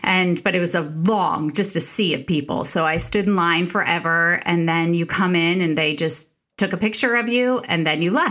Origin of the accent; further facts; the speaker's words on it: Indianapolis, Indiana, United States; moved away as an adult; I was born and raised in Indianapolis, well, in Indiana